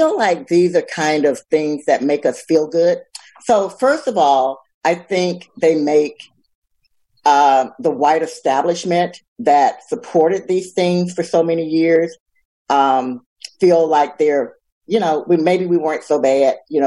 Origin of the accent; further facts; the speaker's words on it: the South, United States; I've been around for a long time and I grew up in the South. I grew up with all of these images.